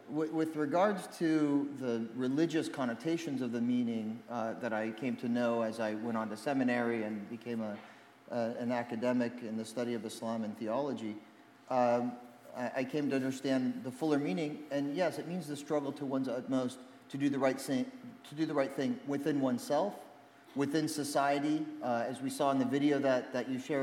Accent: Phoenix, Arizona, United States; So I'm an American kid from Arizona. My mom's Methodist Christian from Oklahoma. And my father's from Jerusalem, so I say my mom's from the Midwest and my dad's from the Mideast. And growing up in Phoenix, we didn't have a lot of diversity.

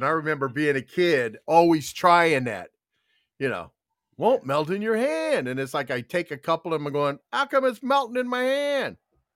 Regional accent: Tucson, Arizona, United States; also born or lived in Prescott; I grew up in Tucson, but I lived another 30 years in Prescott, Arizona.

